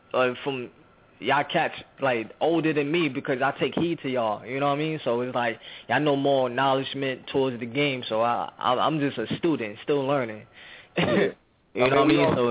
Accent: Harlem, New York, United States; Harlem. I'm from Harlem, so we got to do everything.

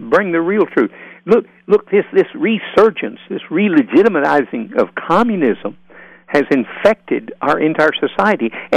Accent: the Ozarks, United States; born there; I was born in the Ozarks. And I'm born so poor, poverty was a step up.

